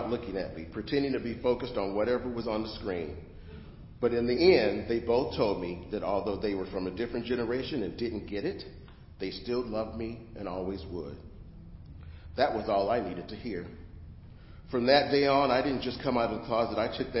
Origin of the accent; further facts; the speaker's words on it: Phoenix, Arizona, United States; born there; I was born in Phoenix, Arizona. I was the middle child of three kids, my brother 4 years older than me, my sister 1 year younger.